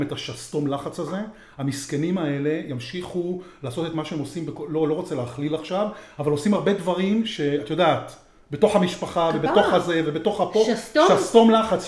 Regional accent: Tel Aviv, Tel Aviv District, Israel; ודווקא על התל אביבים המטומטמים שאני אחד מהם, אני תל אביבי

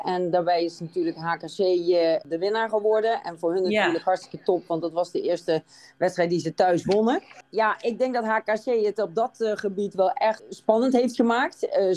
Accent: Beuningen, Gelderland, Netherlands; Ik kom uit Beuningen bij Nijmegen.

